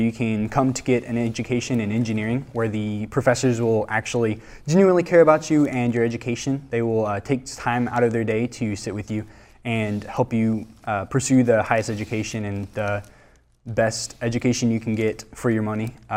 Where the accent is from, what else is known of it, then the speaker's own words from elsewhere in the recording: Kilgore, Texas, United States; Originally from Northeast Texas, around Tyler area.